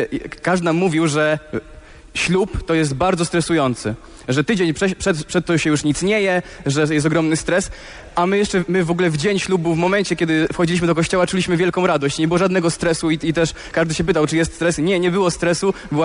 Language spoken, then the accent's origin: Polish; Pabianice, Łódź Voivodeship, Poland; bo jestem z Pawianic